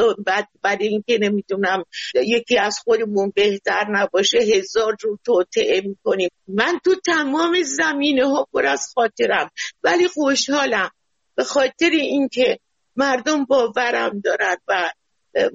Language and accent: Persian; Iran; میدونن من ایرانیم